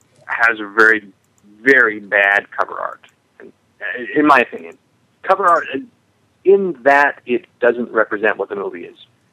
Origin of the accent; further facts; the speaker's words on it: Midwest, United States; I grew up in the Midwest, like Todd, as Todd, like Todd, whatever.